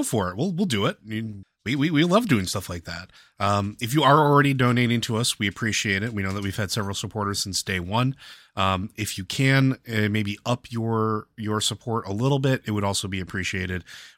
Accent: United Kingdom; as I'm British and have no concept of such

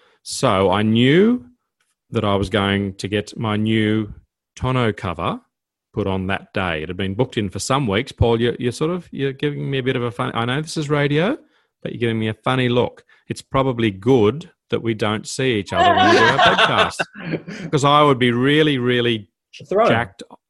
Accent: Armidale, New South Wales, Australia; When I was a young boy growing up in Armidale, I'd come home.

